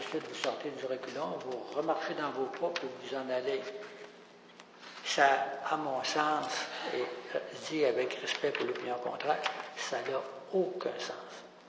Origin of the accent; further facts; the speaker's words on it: Victoriaville, Quebec, Canada; also born or lived in Sherbrooke; moi, je viens de Tabasco, de Victoriaville. Quand je suis arrivé à Sherbrooke en 72